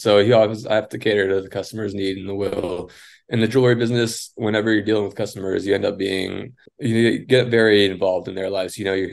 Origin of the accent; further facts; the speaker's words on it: Dallas, Texas, United States; I am from Dallas, Texas.